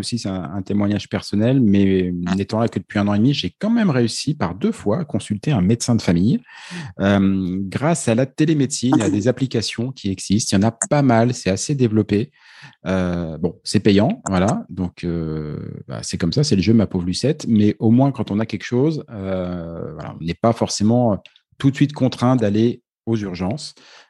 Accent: France; si on est français, on râle parce que nous, on râle, c'est notre truc.

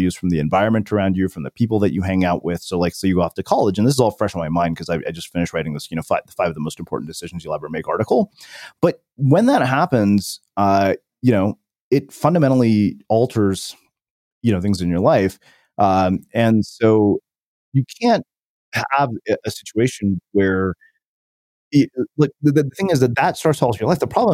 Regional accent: India; growing up in India, where, you know, when our parents were growing up, their outcomes were pretty much binary.

